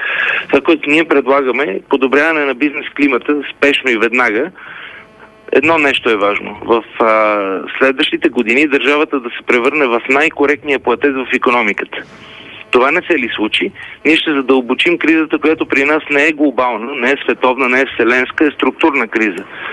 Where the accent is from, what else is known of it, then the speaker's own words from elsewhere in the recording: Sofia, Sofia City, Bulgaria; born there; 23-ти мир, където сега живея, но всъщност съм